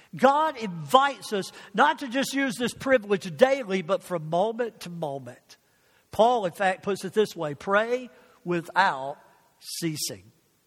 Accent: the South, United States; because I grew up with pastors in the South, and I can't demonstrate it

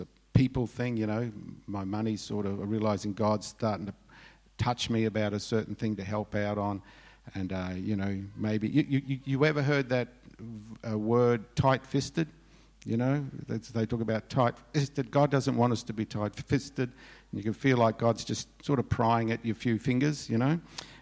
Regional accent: Australia; as an Australian, I don't like to be pressured and I don't like to be manipulated, but as a Christian

